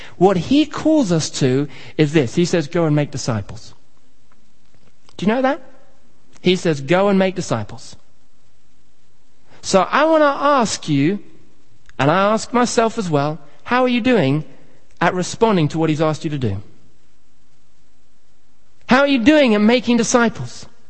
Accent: Kenya; moved away; We used to have, when I grew up in Kenya, a big kind of Alsatian dog.

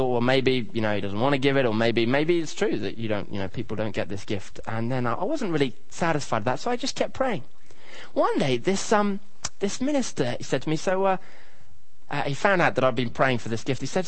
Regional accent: Kenya; But actually, growing up in Kenya, you can't help but notice that God does supernatural things in people's lives.

